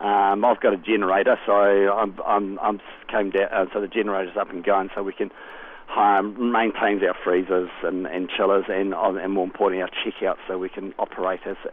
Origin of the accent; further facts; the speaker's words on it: Christchurch, Canterbury, New Zealand; I'm from Canterbury, I'm from Christchurch, my wife